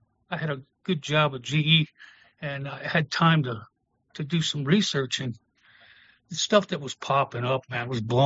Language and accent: English; Arkansas, United States; now in Trenton, United States; I moved, when I retired, I went back home to Arkansas. Yeah, I'm an Arkansas dude.